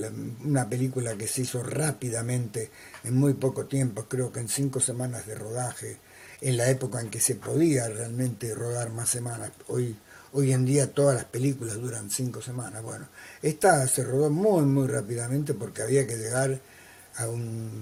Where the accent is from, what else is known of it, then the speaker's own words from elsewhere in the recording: Buenos Aires, Argentina; Yo nací en el Palermo pobre, cuna de cuchilleros y matones.